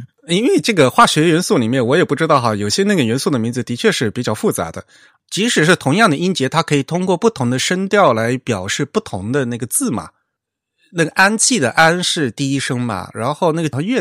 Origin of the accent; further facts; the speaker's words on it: Fujian, China; 咱们这边靠山这边的福建人说普通话会好一点